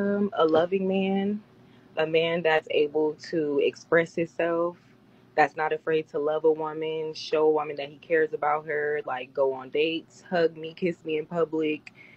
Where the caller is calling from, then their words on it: Texas, United States; I'm in Texas.